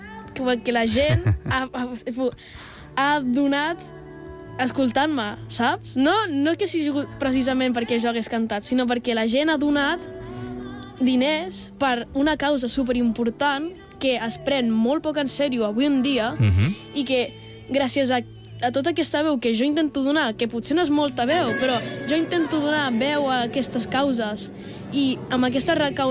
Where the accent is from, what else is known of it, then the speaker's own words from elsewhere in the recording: La Múnia, Catalonia, Spain; Sí, sóc de la Múnia.